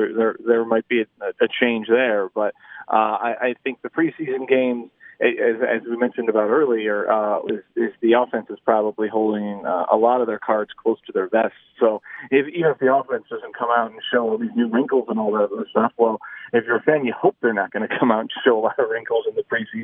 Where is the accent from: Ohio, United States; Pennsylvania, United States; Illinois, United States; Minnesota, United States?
Ohio, United States; Cleveland; I'm from Cleveland, so.